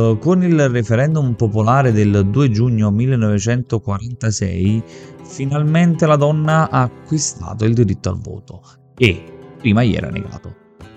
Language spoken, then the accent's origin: Italian; Casamarciano, Campania, Italy; io sono di Casamarciano, qui le mie origini, la mia famiglia